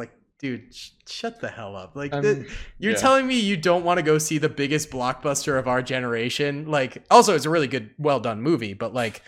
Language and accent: English; Natick, Massachusetts, United States; Yeah. Natick, Massachusetts. A lot of the filming was there.